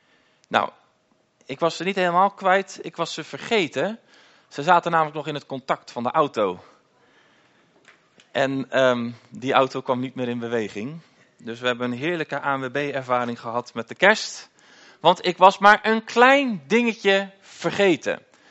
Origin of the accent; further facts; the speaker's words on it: Dordrecht, South Holland, Netherlands; ik kom uit Dordrecht. En ik ben getrouwd met Jessica en we hebben 3 kinderen. Maar ik heb ze in Dordt achtergelaten.